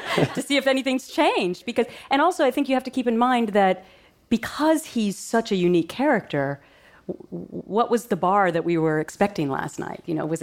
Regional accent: Minnesota, United States; And I grew up in Minnesota, so I have an understanding of middle America, and I've never forgotten it.

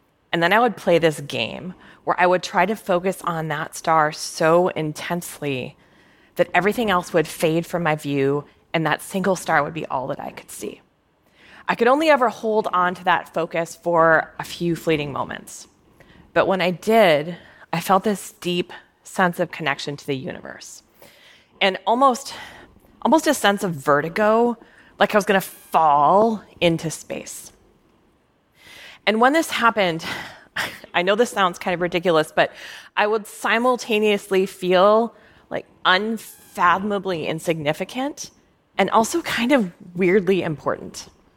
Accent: Minnesota, United States; But when I was growing up in Minnesota, one of my favorite things to do on a summer evening was grab my old Raggedy Ann sleeping bag

